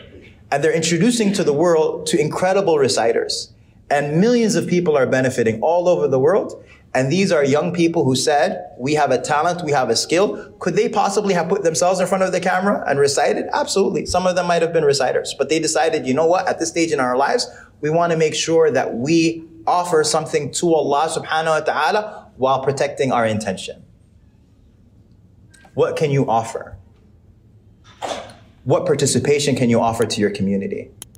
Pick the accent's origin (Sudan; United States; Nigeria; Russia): Sudan; And it came out of Sudan. And Sudan's my hometown. That's why I'm biased.